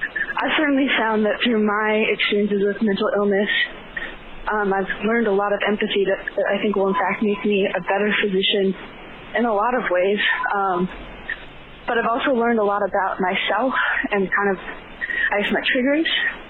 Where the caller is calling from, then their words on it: Boston, Massachusetts, United States; I'm calling from Boston.